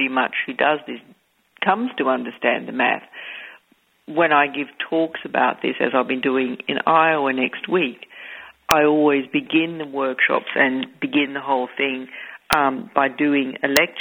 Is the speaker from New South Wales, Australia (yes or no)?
no; Queensland, Australia; We grew up in Queensland, the state of Australia, where the Great Barrier Reef is.